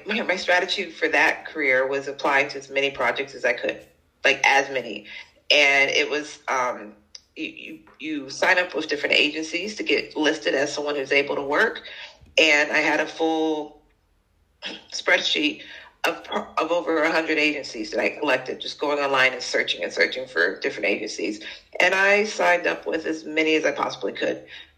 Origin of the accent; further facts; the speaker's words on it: United States; I didn't think of myself as an American writer. I went in as a global writer.